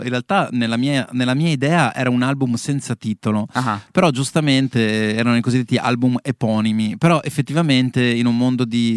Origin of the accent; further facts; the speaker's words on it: Padua, Veneto, Italy; now in Milan, Italy; c'è questa città Milano, che è la città che mi ha, diciamo, adottato, perché io comunque sono originario di Padova, ma vivo qui da 16 anni, quindi ormai un grande pezzo della mia vita l'ho passato qua.